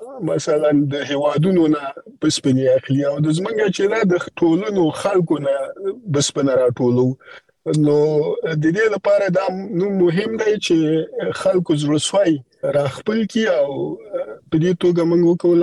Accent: Afghanistan; مونږ خپل افغانان یو او مونږ د وطن د سره ځانګړي مینا لرو

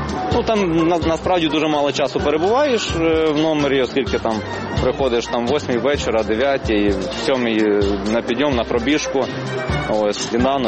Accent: Kharkiv, Kharkiv Oblast, Ukraine; Мой родной город Харьков. Я его очень люблю.

